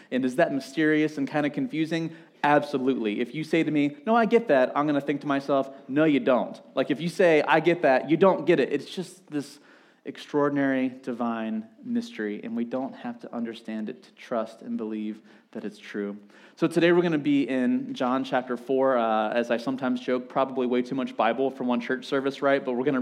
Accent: Amity, United States; Some of you are from Danville. I'm from Amity, right?

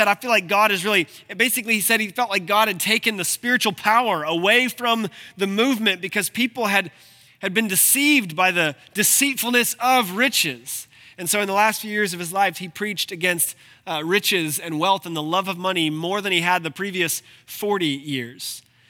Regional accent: Ohio, United States; I'm from Ohio. Ohio, and if you're from Ohio, if you've ever driven around, in almost every small town in Ohio, there is a Methodist church planted right in the middle of it, right?

